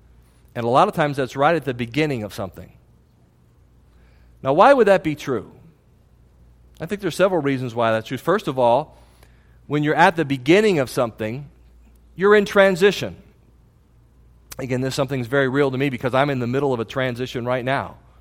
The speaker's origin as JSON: {"language": "English", "town": "Chicago", "region": "Illinois", "country": "United States", "tie": "born or raised there", "said": "From a boy growing up in Chicago, the St. Petersburg winter was wonderful."}